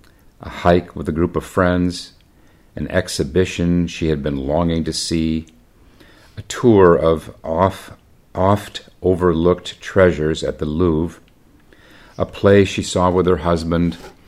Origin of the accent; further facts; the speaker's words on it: United States; which, as an American, I had no understanding of at all.